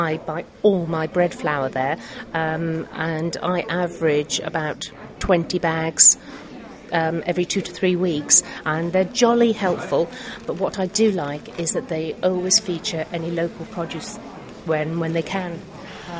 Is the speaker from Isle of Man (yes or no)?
yes; Isle of Man; I grew up in the Isle of Man. I've moved around a lot.